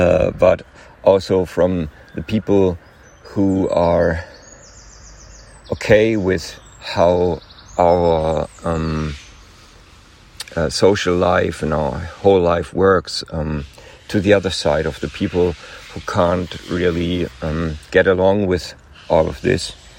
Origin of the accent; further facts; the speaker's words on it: Hamburg, Germany; I come from Hamburg in Germany.